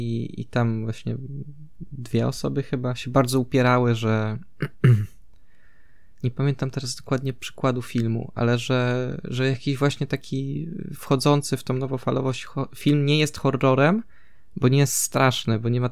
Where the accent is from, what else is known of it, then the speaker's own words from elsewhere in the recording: Silesian Voivodeship, Poland; bo jestem spod Częstochowy, jakby tak tam moja rodzina mieszka